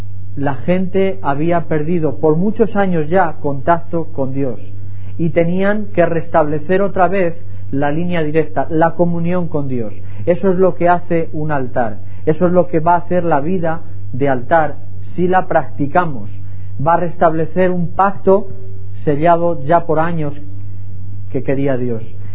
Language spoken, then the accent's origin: Spanish; Salamanca, Castile and León, Spain; Soy de Salamanca, la ciudad más bonita de España.